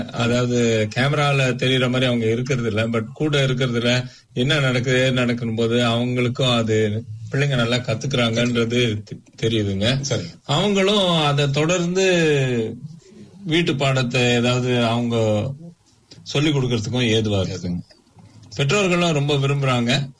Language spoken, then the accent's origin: Tamil; Chennai, Tamil Nadu, India; அதாவது இப்ப நான் பிறந்து வளர்ந்தது சென்னை தமிழ்நாட்டுல.